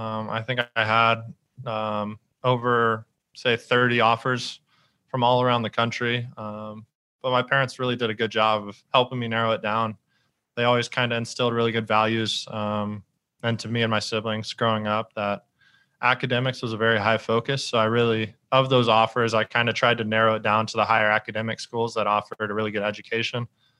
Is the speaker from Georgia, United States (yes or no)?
yes; Georgia, United States; I grew up right outside of Atlanta. So I grew up going to games